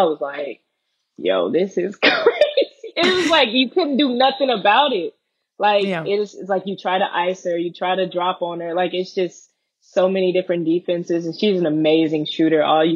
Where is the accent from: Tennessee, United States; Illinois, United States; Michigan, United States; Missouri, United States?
Missouri, United States; I was raised in Missouri, so, you know, I was raised around a lot of white kids.